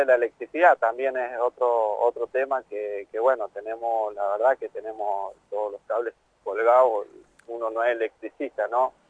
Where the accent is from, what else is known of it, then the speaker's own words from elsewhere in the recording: Tupungato, Mendoza, Argentina; yo sí nací criado en Tupungato